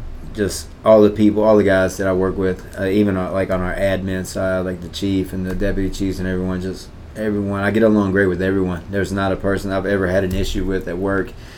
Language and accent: English; Jeffersonville, Indiana, United States; also born or lived in Puerto Rico; And being that I grew up here, was born in Puerto Rico, and I grew up in Jeffersonville, Indiana.